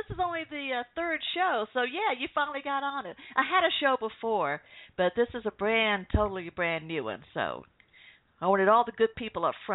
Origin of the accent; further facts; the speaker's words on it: the South, United States; accent: southern; I'm worried about your accent, my southern accent.